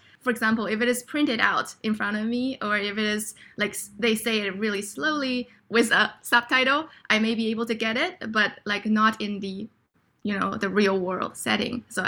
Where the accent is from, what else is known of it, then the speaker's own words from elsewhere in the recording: China; English is a second language; moved away as an adult; now in United States; so I was born and raised in China, and I came to the United States probably about like 9 years ago, and I went to a school in New York, and then like I went to the West Coast to go to work.